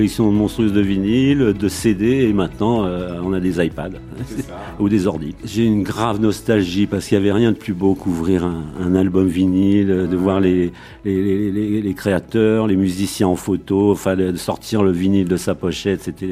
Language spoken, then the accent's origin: French; Paris, Île-de-France, France; Je suis parisien du 18e, la butte Montmartre, les Abbesses